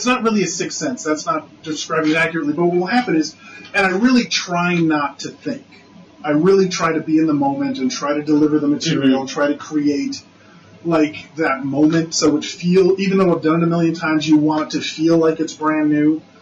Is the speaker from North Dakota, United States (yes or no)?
yes; North Dakota, United States; And I don't remember thinking they were hicks or rednecks, because I'm from North Dakota, so you can't